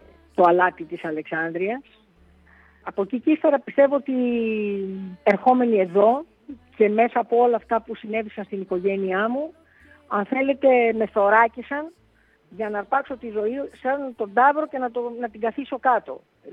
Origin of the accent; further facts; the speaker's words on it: Greece; Είμαι Ελληνίδα και είμαι αιώνια ερωτευμένη με τη χώρα μου